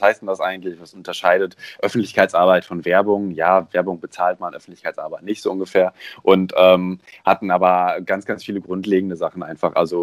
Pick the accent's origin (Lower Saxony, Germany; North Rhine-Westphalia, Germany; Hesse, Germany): North Rhine-Westphalia, Germany; now in Stuttgart, Germany; Ich bin in NRW groß geworden. In der Nähe von Hamm.